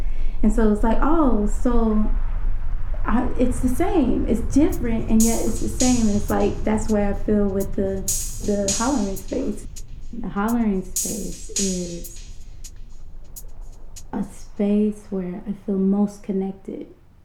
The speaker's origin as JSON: {"language": "English", "region": "Arkansas", "country": "United States", "tie": "born or raised there", "also_born_or_lived": "California", "lives_now": "Atlanta, United States", "said": "But my hometown, where my grandmother lived and raised her family, was in Arkansas, in East Arkansas. And then my first memories are in California."}